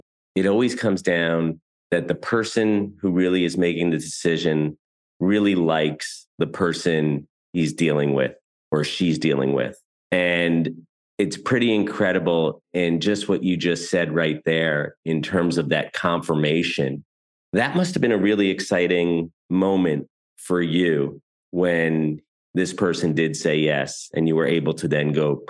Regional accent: United States; maybe it's just that I'm American and I live in New York City

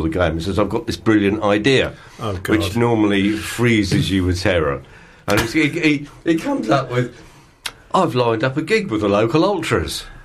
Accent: Brighton, South East England, United Kingdom; I sort of like things that pertain to the fact that I was from Brighton, like a T-shirt which shows the West Pier

